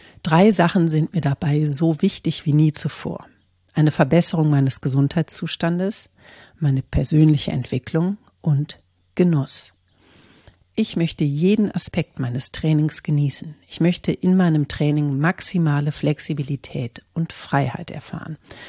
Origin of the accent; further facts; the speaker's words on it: Münster, North Rhine-Westphalia, Germany; gehe ich am 3. September in meine Heimatstadt Münster auf die 42,195 Kilometer lange Strecke